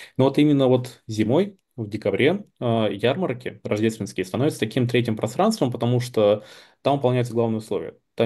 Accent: Siberia, Russia; как человек, который все-таки родился и вырос в Сибири

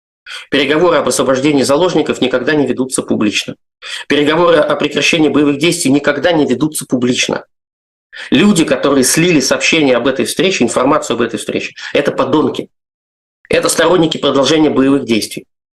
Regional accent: Pskov, Pskov Oblast, Russia; Может быть, я из Пскова смогу объяснить вам

